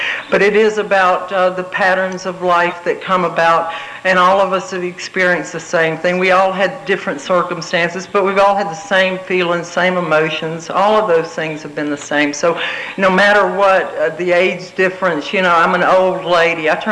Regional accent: Atlanta, Georgia, United States; born there; let you know that I was born in Atlanta, Georgia in 1947.

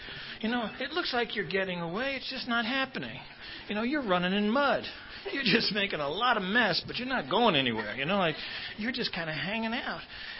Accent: Brooklyn, New York, United States; I grew up in Brooklyn, and I lived in a neighborhood that was run by a bunch of guys who talked kind of funny.

